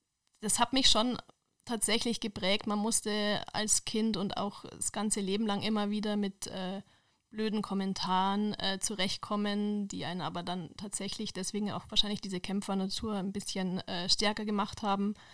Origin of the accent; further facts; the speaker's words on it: Regensburg, Bavaria, Germany; now in Munich, Germany; ich bin in Harlaching geboren, war die ersten Lebensjahre hier in München, dann wurde mein Papa versetzt in die Oberpfalz nach Regensburg und da ist die ganze Familie mitgezogen und dann auch dort geblieben, nur ich bin dann im Laufe der Zeit wieder zurückgekommen nach München.